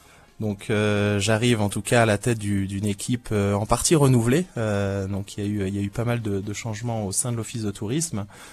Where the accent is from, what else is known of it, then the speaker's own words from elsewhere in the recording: Lyon, Auvergne-Rhône-Alpes, France; d'origine allemande. Après, bon, c'est la petite particularité. Après, l'autre particularité, effectivement, je suis originaire de Lyon, mais au alpin de cœur, en tout cas, à moitié au alpin, puisque ma femme est originaire d'Embrun.